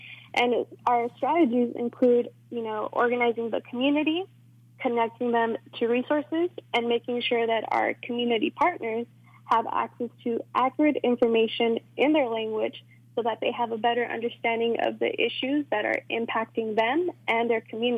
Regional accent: Merced, California, United States; So I'm originally from Merced, California, which is in the Central Valley. And I am a first-generation student that moved to Santa Cruz in 2015.

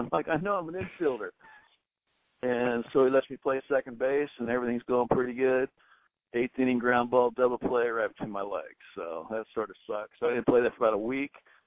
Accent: Huntington Beach, California, United States; I'm from Huntington Beach, California.

